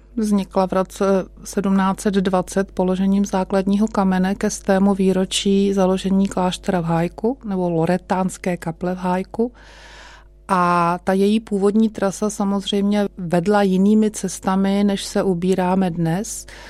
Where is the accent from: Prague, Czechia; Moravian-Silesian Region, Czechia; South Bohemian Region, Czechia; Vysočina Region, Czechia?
Prague, Czechia; jsem vyrůstala na Petřinách a kolem kaplí jsem jezdila do Břevnova do školy